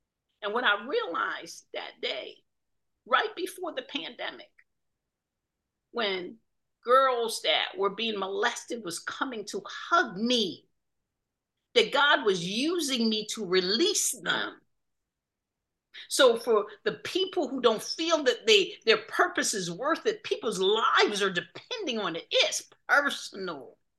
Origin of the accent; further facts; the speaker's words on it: Jamaica; now in Connecticut, United States; I'm originally from Jamaica. I live in Connecticut right now.